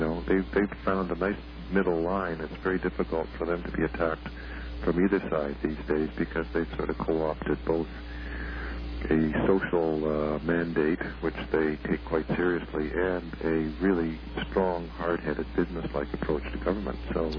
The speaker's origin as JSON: {"language": "English", "country": "Canada", "said": "Canadians equate healthcare with being Canadian, and anybody who tries to fiddle with our healthcare does it at their own peril."}